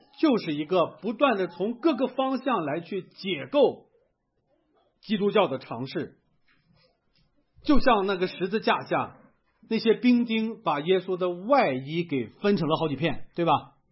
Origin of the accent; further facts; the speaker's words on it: China; 我们中国人喜欢用的一个词